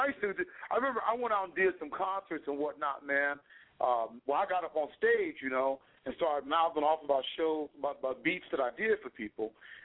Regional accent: Dallas, Texas, United States; South, man. I'm from the South, man. I can't, ain't no hiding, man. I'm from Texas, man. Dallas, Texas area, man.

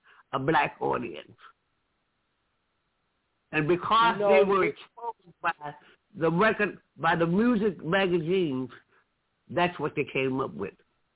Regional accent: Detroit, Michigan, United States; born there; All my people were born down in Alabama. I was born in Detroit.

